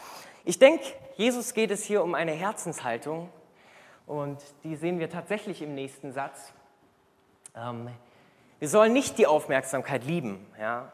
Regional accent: Baden-Württemberg, Germany; da wo ich herkomme, im Schwabenland, da gibt es auch eine Gewohnheit oder zumindest ein Sprichwort

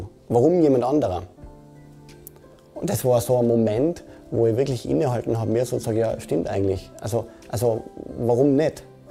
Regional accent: Innsbruck, Tyrol, Austria; Ich bin geboren und aufgewachsen in Innsbruck, in Tirol.

